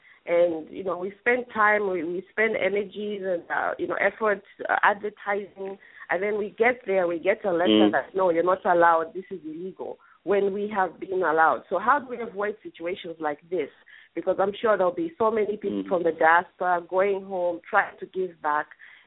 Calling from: Los Angeles, California, United States; I'm calling from Los Angeles.

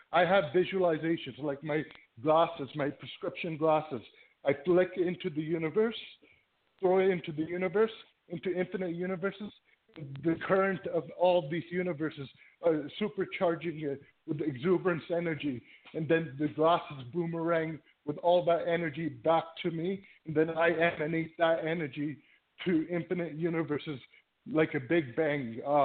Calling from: Toronto, Ontario, Canada; from Toronto.

